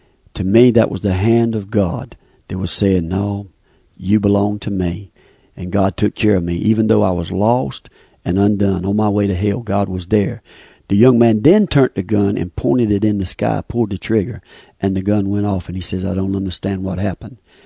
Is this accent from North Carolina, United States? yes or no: yes; Stedman, North Carolina, United States; I'm from Stedman, North Carolina. I'm with the Lumbee Tribe from North Carolina. We're the largest tribe east of the Mississippi River.